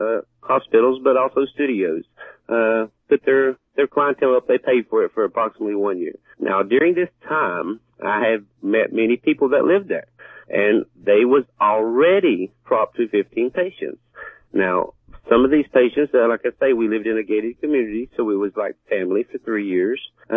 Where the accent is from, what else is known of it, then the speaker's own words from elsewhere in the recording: East Coast, United States; I was her caregiver in where we came from. We came from the East Coast.